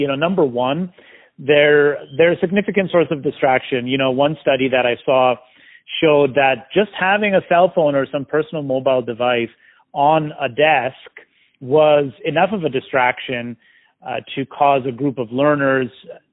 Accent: Calgary, Alberta, Canada; I'm born and raised in Calgary, but my parents are originally from Greece

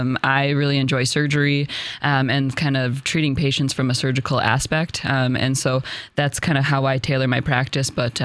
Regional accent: Knapp, Wisconsin, United States; moved away as an adult; up in a small town in kind of western central Wisconsin. The name is Knapp, but I tell people that I'm from Menominee because that's a bigger kind of adjacent town. And I grew up on a dairy farm there.

